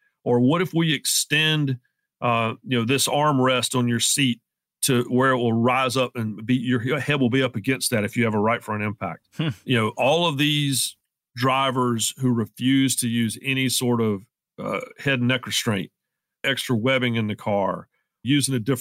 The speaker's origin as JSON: {"language": "English", "town": "Rockingham", "region": "North Carolina", "country": "United States", "tie": "born or raised there", "said": "The very next weekend, the next race was scheduled at my hometown track in Rockingham, North Carolina, the North Carolina Motor Speedway."}